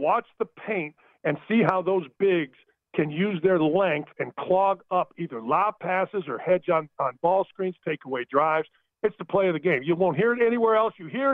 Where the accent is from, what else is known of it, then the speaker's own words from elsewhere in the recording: Gary, Indiana, United States; This is a very, very tough team led by a kid from actually my hometown of Gary, Indiana